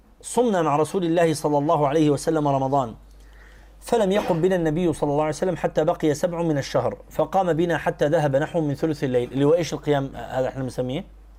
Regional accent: Jordan; أنتم عارفين النهار في الشتاء بيكون قصير عندنا في بلاد الشام أو في الشرق الأوسط عموما

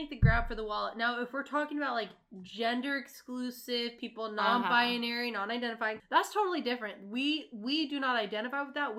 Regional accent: Portland, Oregon, United States; For those of you who don't know Grimm, we are from the Portland area, and Grimm is filmed almost exclusively in Portland.

